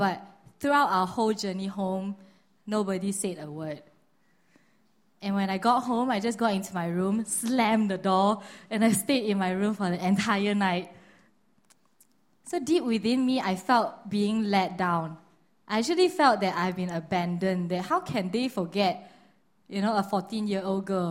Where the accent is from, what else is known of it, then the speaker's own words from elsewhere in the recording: Malaysia; So growing up in Malaysia, it is quite known that the Malaysia security is not as good.